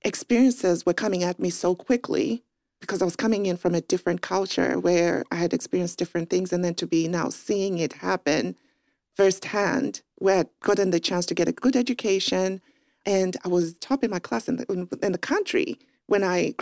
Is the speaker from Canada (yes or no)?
no; Zambia; also born or lived in England; now in United States; I'm originally from Zambia, South Central Africa, went to school in England, and then moved over to the U.S.